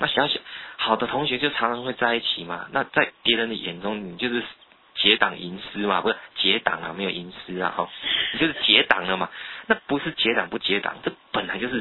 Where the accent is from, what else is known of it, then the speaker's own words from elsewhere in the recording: Taiwan; 所以我是台湾人